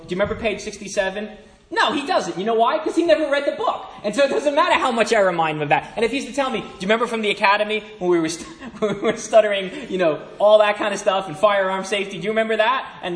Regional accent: Brooklyn, New York, United States; I'm from Brooklyn, New York, if you haven't already known from my voice.

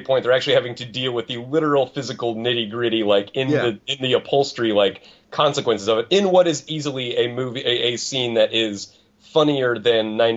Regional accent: Arizona, United States; I'm from Arizona originally, so my picture of suburbia looks nothing like the one depicted in Mystery Team

